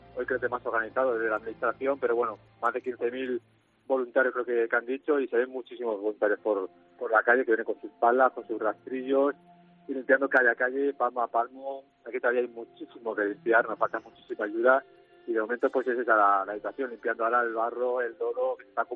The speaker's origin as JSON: {"language": "Spanish", "town": "Alfafar", "region": "Valencian Community", "country": "Spain", "said": "No, soy de Alfafar y sí, vivo en Alfafar"}